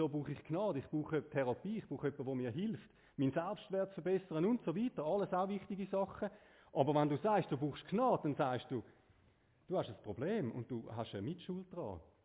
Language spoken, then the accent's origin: German; Switzerland; Vor allem, weil wir hätten müssen dort sein, oder? Als Schweizer eigentlich.